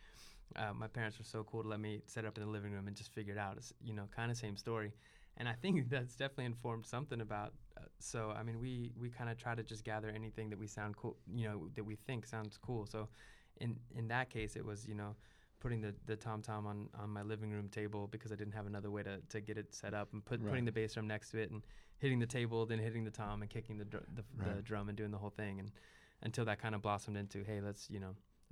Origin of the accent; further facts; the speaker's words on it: California, United States; I grew up in Southern California.